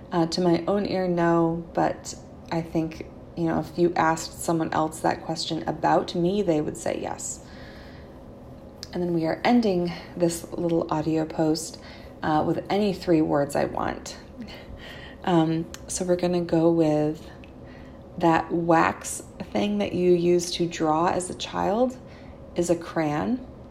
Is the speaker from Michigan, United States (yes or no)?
no; New York, United States; I am from New York, not the city.